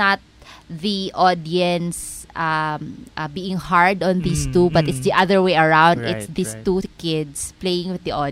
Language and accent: Tagalog; Eastern Visayas, Philippines; mga waray kasi kami.